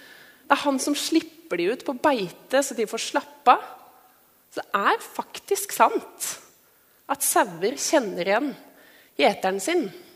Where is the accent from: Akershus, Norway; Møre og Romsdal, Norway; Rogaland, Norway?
Akershus, Norway; Sørumsand; now in Oslo, Norway; jeg bor i Oslo og ser jo aldri sauer. Jeg ikke Oslo-jente, jeg kommer fra Sørumsand, der har vi også dyr.